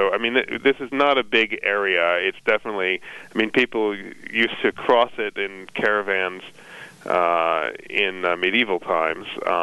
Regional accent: Northeast, United States; And I mean, I grew up in the Northeast

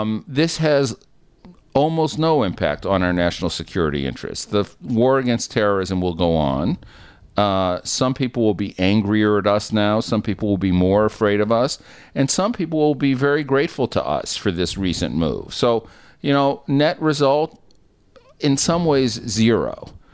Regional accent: Missouri, United States; I'm from Missouri. Our nickname is the Show Me State.

